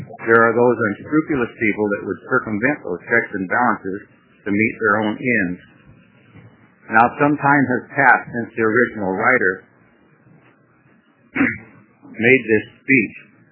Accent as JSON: {"language": "English", "town": "The Dalles", "region": "Oregon", "country": "United States", "said": "I'm from Wasco County, the Dallas, city of the Dallas. I live in the Scenic Gorge area."}